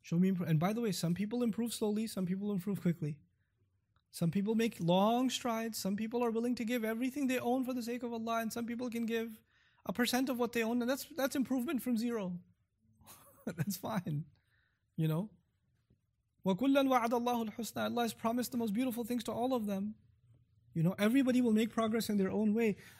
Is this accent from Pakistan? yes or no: yes; Pakistan